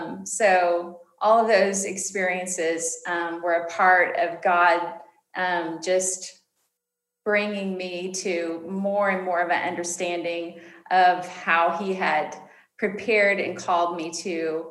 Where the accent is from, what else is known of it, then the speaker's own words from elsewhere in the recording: Oklahoma, United States; I grew up in Oklahoma, a preacher's daughter, and I have family in Eastern Oklahoma, especially in a little town of Stigler.